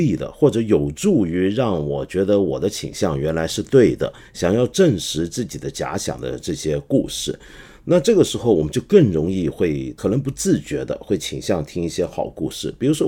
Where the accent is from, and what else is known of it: China